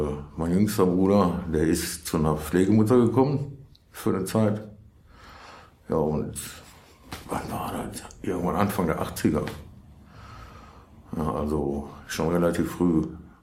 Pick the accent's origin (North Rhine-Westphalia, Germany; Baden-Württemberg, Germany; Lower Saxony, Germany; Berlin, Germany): North Rhine-Westphalia, Germany; Duisburg; also born or lived in Kamp-Lintfort; ich bin 73 in Kamp-Lintfort geboren, bin aber eigentlich Duisburger. War aber ziemlich lange Zeit im Heim oder in mehreren Heimen